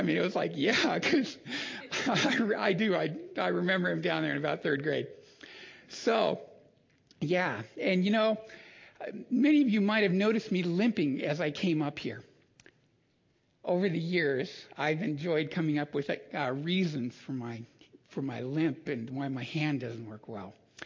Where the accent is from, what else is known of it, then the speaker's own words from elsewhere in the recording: Bellevue, Washington, United States; I grew up in Bellevue, Washington, and came to Eastern Washington University